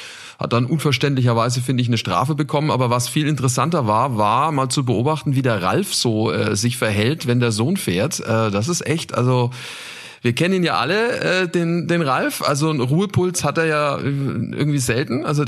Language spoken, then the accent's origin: German; Nuremberg, Bavaria, Germany; in meiner Heimat in Nürnberg